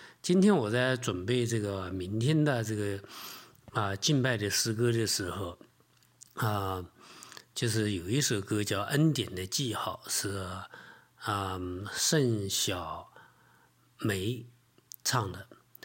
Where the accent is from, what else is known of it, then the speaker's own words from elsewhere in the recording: China; 你像我们中国人常常说的叫什么人定胜天